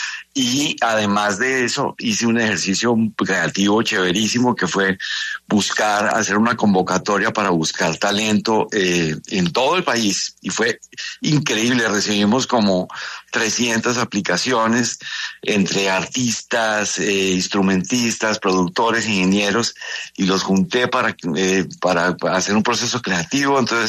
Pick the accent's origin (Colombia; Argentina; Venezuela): Colombia; Yo siempre digo que nosotros tenemos como colombianos una misión